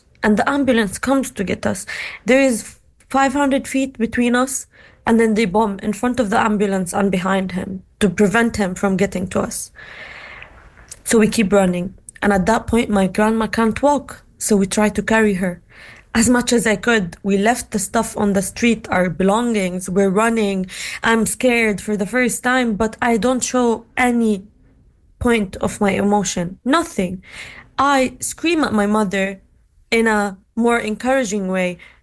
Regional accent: Gaza, Gaza Strip, Palestine; It all started in 2014 because I grew up in Gaza, as you know, and 2008 was the first assault on Gaza

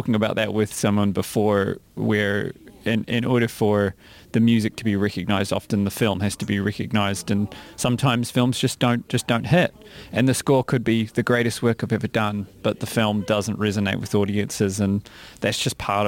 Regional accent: New Zealand; I feel like as a Kiwi

